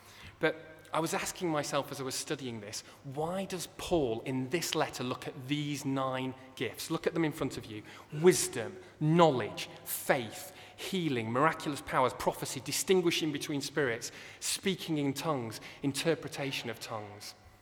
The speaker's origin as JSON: {"language": "English", "region": "Yorkshire and the Humber", "country": "United Kingdom", "said": "And as a Yorkshireman, I would agree, and I like that list."}